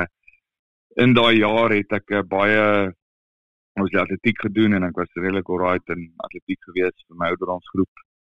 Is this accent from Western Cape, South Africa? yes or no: no; Pretoria, Gauteng, South Africa; so ek het eindelijk groot geword in Pretoria, en meeste van my jare in Pretoria spandeer, en al groot geword in Swaan